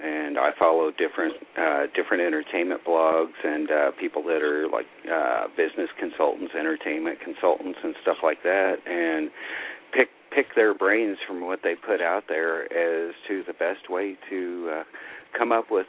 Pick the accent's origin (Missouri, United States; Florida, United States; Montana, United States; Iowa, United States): Missouri, United States; Kansas City; now in Branson, United States; I was raised in Kansas City and transplanted to the Branson area.